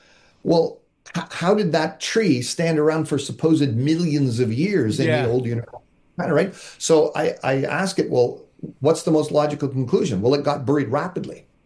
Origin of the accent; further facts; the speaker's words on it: Canada; growing up in Canada, I was your typical Canadian kid. I came from an unchurched family, never read the Bible, went to school.